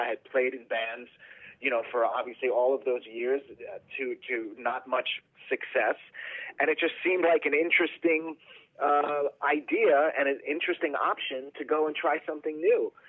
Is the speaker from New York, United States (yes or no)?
yes; Woodbury, New York, United States; born or raised there